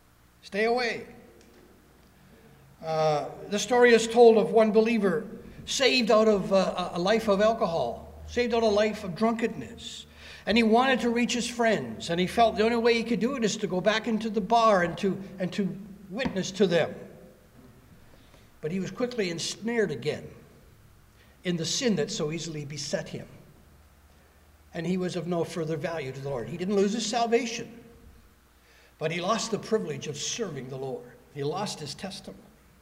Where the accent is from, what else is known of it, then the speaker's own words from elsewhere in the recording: the South, United States; I was born and bred in the South. You know, I bleed Plymouth Brethren. I just do. Saved an early age. Raised in a Christian family.